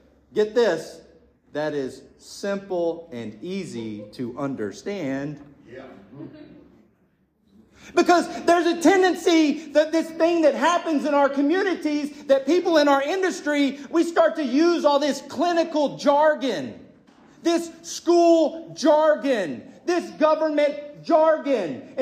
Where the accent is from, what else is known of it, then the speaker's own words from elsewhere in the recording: Texas, United States; I didn't say, hey, nice to meet you. I'm from Texas.